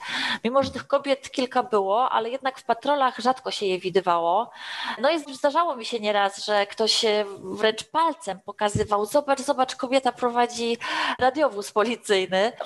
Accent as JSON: {"language": "Polish", "town": "Łódź", "region": "Łódź Voivodeship", "country": "Poland", "tie": "born or raised there", "said": "patrolowałam ulice mojego miasta Łodzi, bo tutaj pracuję, tutaj zaczynałam pracę, tutaj mieszkam, tu się urodziłam i na razie się nigdzie nie wybieram."}